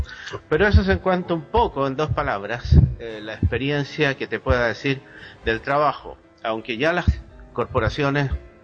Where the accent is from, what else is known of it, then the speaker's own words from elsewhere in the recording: Santiago, Santiago Metropolitan, Chile; de Santiago de Chile.